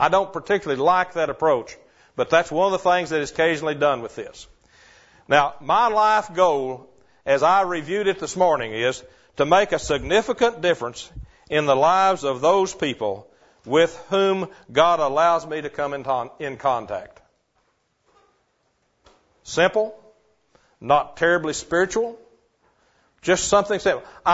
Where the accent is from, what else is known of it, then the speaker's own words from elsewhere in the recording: Marietta, Georgia, United States; restart EDM, which is Equipping Disciple Ministry, in Marietta, which is my hometown.